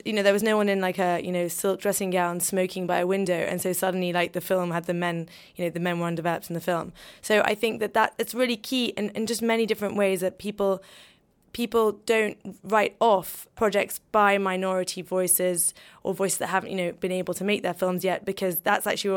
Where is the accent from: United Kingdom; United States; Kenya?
United Kingdom; I'm British but originally Middle Eastern and Bosnian